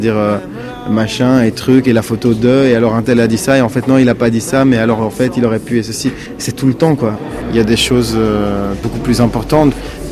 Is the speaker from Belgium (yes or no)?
yes; Brussels, Brussels-Capital Region, Belgium; viens de Bruxelles, et que … on est étranger partout, parce que c'est un nom qui effectivement correspond à certains pays. Moi, je suis bruxellois, quoi. Je suis pas polonais en vrai. Mon nom est polonais et c'est passé par la Russie. Et je suis un peu moldave, un peu grec